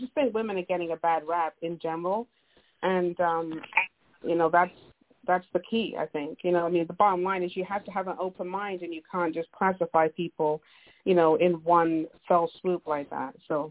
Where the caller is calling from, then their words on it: Oakland, California, United States; I'm calling from Oakland.